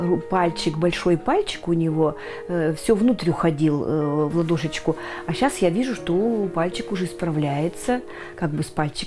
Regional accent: Kurgan Oblast, Russia; У нас в деревне, я выросла в Курганской области, и у нас вот в деревне

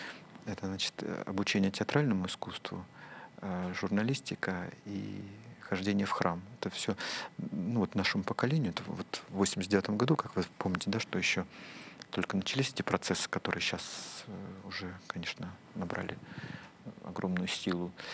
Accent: Almaty, Kazakhstan; Так получилось, что я родился в Алма-Ате. Причем в такой части Алматы, кто ее знает, в верхней части города, и наши окна четвертого этажа выходили на горы.

